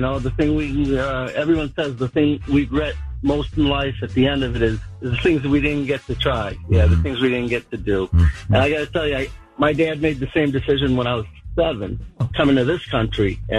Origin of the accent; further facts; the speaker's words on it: Egypt; You never know. Egypt.